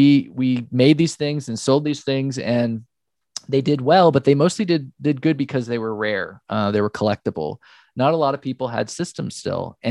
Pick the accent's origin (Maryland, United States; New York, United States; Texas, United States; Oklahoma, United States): Oklahoma, United States; born there; So for me, I was born in Oklahoma